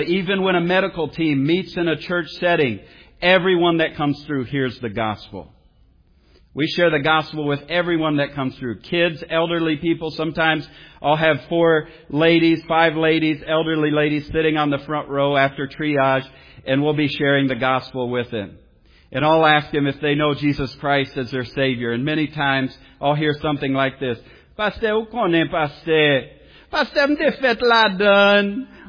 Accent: Dalton, Georgia, United States; born there; I was born in Dalton, Georgia, and my brother was born across the state line in Tennessee.

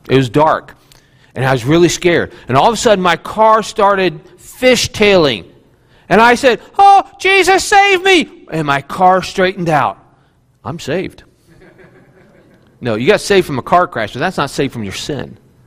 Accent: West Virginia, United States; I know I'm from West Virginia and somewhat of a hillbilly, but I put the shoes on.

